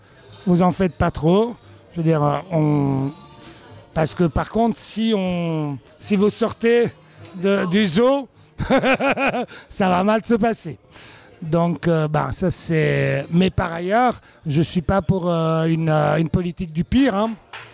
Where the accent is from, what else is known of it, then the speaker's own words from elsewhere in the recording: Brussels, Brussels-Capital Region, Belgium; comme j'ai grandi à Bruxelles.